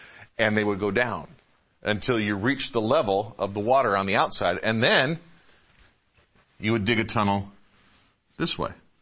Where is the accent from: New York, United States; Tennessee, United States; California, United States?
New York, United States; Ballston Spa; born there; I was born in Ballston Spa, New York. Nobody else in this room born in Ballston Spa, New York.